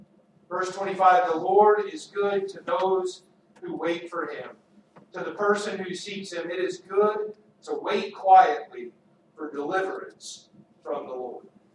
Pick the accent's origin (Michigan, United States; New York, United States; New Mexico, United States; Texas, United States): Texas, United States; if you ever played high school football, and I grew up in Texas, two-a-days were a national holiday.